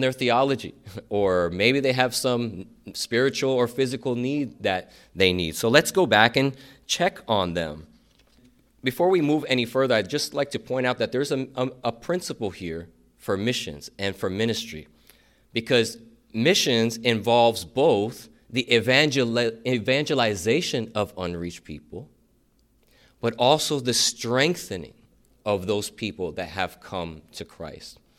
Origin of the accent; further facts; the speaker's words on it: Miami, Florida, United States; because I'm from Miami. And when you're from Miami, you don't want to leave Miami.